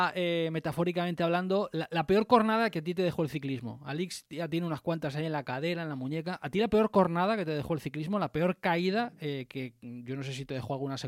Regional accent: Cantabria, Spain; la peor cornada quizás fue aquí, muy cerquita de mi tierra, camino de Peña Cabarga

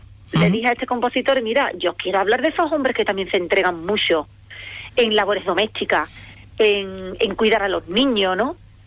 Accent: Jerez de la Frontera, Andalusia, Spain; Porque yo soy de Jerez y a mí me ven en Jerez pasear, comprar

